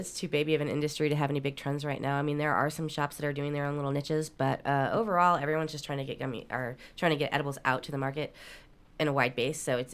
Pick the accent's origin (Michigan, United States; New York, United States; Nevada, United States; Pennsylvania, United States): Nevada, United States; Las Vegas; I've been born and raised in Vegas, so I know so many places in town that are great to eat